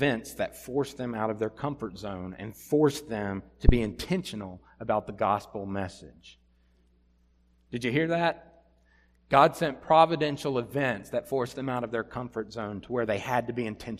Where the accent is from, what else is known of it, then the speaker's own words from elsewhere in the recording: Blacksburg, Virginia, United States; I'm from around this area. I grew up in Lusser's Gate down in Blacksburg.